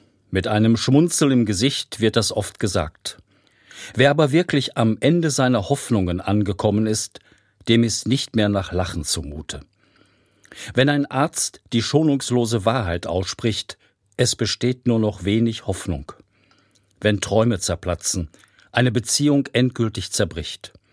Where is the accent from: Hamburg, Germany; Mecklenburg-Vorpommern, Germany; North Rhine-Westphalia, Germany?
North Rhine-Westphalia, Germany; Als Westfale